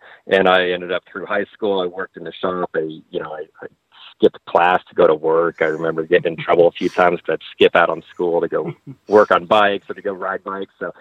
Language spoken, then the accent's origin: English; Anchorage, Alaska, United States; So basically, I grew up in Anchorage, Alaska. So hence kind of the a lot of the fat bike, fat bike love.